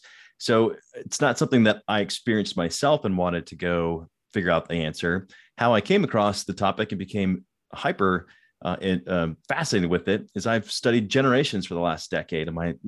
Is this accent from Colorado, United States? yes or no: yes; Denver, Colorado, United States; I grew up in Denver, Colorado, so played a lot of hockey